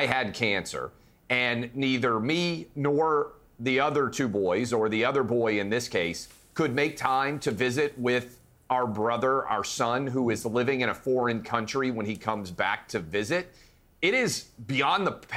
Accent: United States; And look, I am an American who is obsessed with the royal family

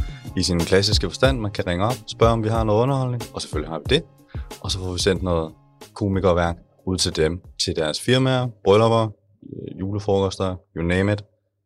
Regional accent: Odense, Region of Southern Denmark, Denmark; now in Viborg, Denmark; Vi kommer begge fra Odense. Men jeg er flyttet til Viborg, fordi jeg har fået det her job i forsvaret.

